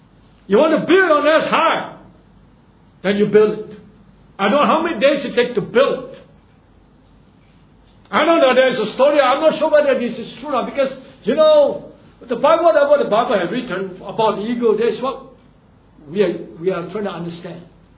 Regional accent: Singapore; as far as a Singaporean, I believe, I'm not sure about a Filipino now. Singapore become an instant, everything is an instant, fast-paced society we have, right?

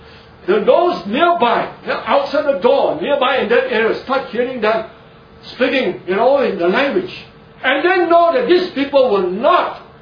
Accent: Singapore; You know, that we are Singaporean, we speak English, but we have a certain accent, right?

